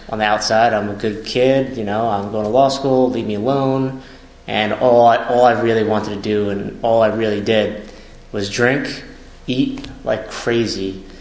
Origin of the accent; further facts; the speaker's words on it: New York, United States; I grew up in Long Island, I sort of had a normal upbringing